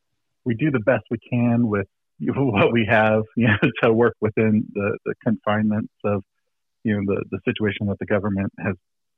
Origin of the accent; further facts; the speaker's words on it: California, United States; if I wasn't in my hometown and I was so attached, the building that I'm in is where my parents used to go after work together.